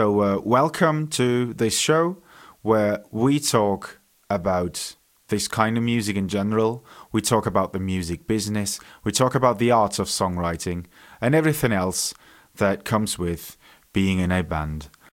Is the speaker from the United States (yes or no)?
no; Germany; English is a second language; now in Munich, Germany; I am based in Munich, Germany. I am half Welsh and half Bavarian. That is where the funny accent comes from, in case you're wondering.